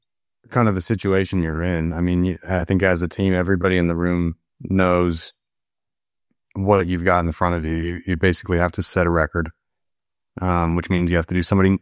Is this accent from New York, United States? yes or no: yes; New York, United States; It's, you know, my home state in New York at Bethpage.